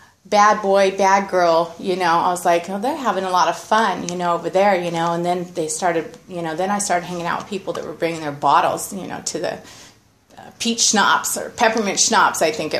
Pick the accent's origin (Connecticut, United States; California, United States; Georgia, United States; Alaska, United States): California, United States; Santa Maria; Well, you know, I grew up here in Santa Maria. My dad's born and raised, and it's just my brother and I.